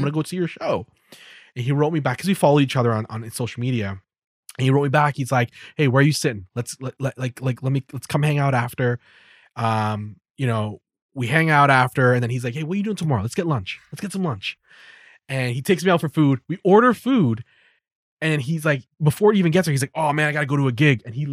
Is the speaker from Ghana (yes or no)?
no; Canada; And I'm like, I'm from Canada.